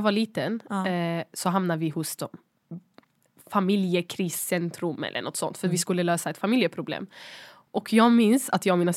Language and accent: Swedish; Malmö, Skåne, Sweden; Vi bodde i en sån här, alltså orten, alltså en ort. Jag är uppvuxen i Rosengård.